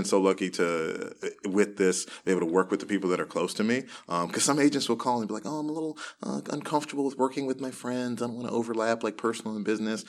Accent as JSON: {"language": "English", "town": "Silver Spring", "region": "Maryland", "country": "United States", "tie": "born or raised there", "lives_now": "Washington, United States", "said": "So I grew up in Silver Spring. I always like to joke and say I haven't left about a 20-mile radius for the past, you know, 26, 27 years."}